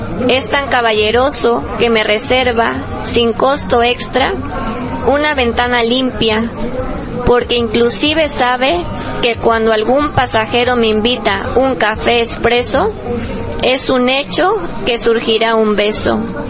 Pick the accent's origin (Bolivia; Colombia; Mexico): Mexico; Córdoba, Veracruz; yo que soy de Veracruz, de Córdoba, que crecí con todo esto de los ferrocarriles